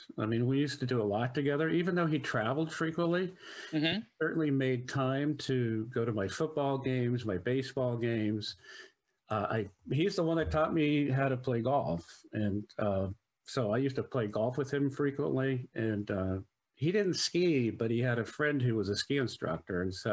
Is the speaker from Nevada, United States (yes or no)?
yes; Reno, Nevada, United States; born there; I was born in Reno, Lake Tahoe, Nevada.